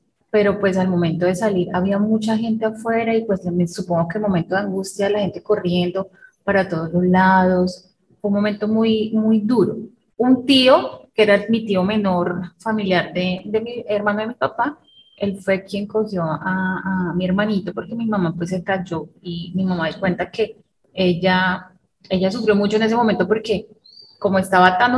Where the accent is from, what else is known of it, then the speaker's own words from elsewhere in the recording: Armero, Tolima, Colombia; orgullosamente unadista y orgullosamente armerita.